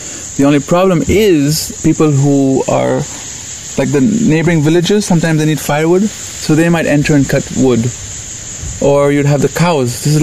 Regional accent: Oroville, California, United States; And growing up in Oroville, from a barren piece of land to today, we were very, very in tune with the environment and growing up with the trees.

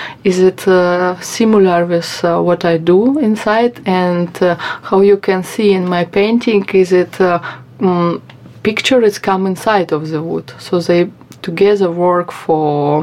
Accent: Saint Petersburg, Russia; English is a second language; now in India; mm-hmm. I'm from Russia. I'm born in St. Petersburg, but last few years I live in India

